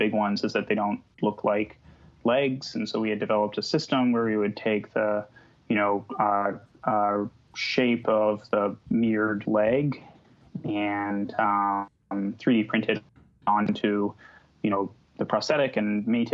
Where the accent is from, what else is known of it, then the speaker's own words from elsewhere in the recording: Illinois, United States; also born or lived in Texas; I grew up in Illinois and went to school in Texas, and then I eventually landed in the Bay Area